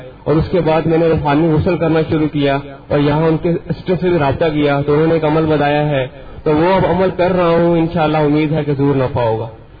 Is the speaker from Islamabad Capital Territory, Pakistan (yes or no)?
no; Bahawalpur, Punjab, Pakistan; میں بہاولپور سے تعلق رکھتا ہوں۔